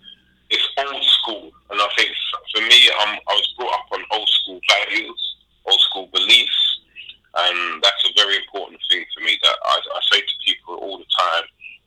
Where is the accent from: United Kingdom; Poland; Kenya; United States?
United Kingdom; London; where I was born in London, which is in the London Borough of Brent, so northwest London, that is my first experience of multiculturalism. So, you know, I grew up in a place called Kilburn, which had a strong African-Caribbean community and also a strong Irish community as well.